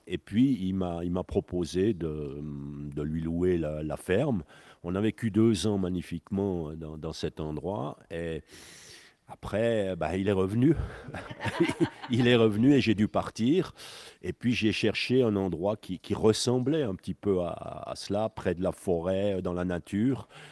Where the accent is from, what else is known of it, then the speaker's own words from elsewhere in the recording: Le Locle, Neuchâtel, Switzerland; je suis loclois d'abord, c'est clair. Je suis né au Locle, j'ai vécu au Locle, j'ai joué au Locle, j'ai commencé de travailler aussi à l'école technique du Locle, donc je suis loclois.